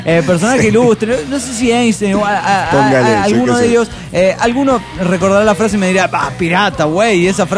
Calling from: Cochabamba, Bolivia; Soy la ninfa de Cochabamba, Bolivia.

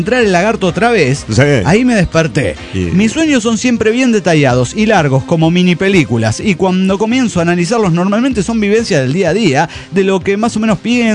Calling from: San Luis, Argentina; de San Luis, Argentina.

